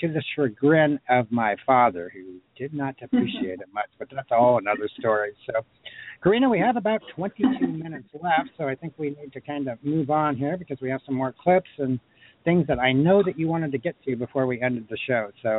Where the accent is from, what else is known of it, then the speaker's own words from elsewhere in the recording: California, United States; I grew up near the San Francisco Bay Area, so tie-dye is fine with me.